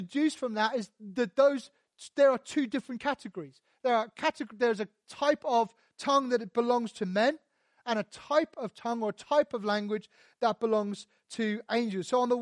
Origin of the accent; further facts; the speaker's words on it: Portsmouth, South East England, United Kingdom; I can say that because I'm from Portsmouth, right?